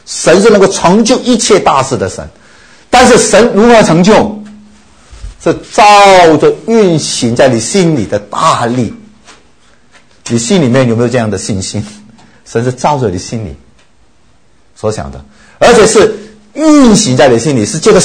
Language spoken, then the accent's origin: Chinese; China; 譬如说当你读到旧约圣经，一提到祭司，我们中国人就不懂了，什么叫祭司。